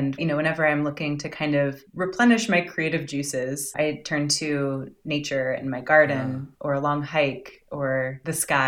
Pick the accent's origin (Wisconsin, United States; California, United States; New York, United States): California, United States; Pacifica; I was born and raised in the Bay Area with a brief stint on the East Coast for college in Vermont. But I grew up in Pacifica, which is just down the coast from San Francisco.